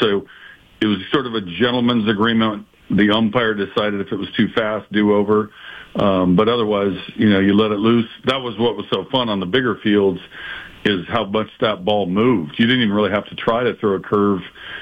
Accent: Kent, Washington, United States; Well, I grew up in Kent, Washington, south of Seattle.

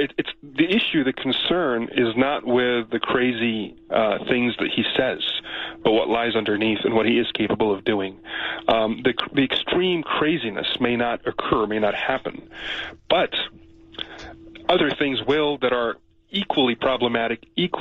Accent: United States; as an American, I am concerned for my country.

